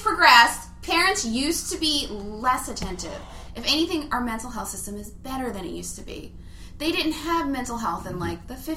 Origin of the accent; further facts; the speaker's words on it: the South, United States; I'm from the South and I hate guns.